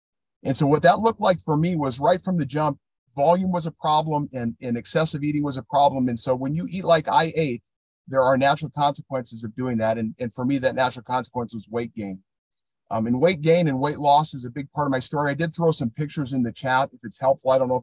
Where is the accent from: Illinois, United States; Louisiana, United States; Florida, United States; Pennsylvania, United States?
Illinois, United States; As she said … I am from Illinois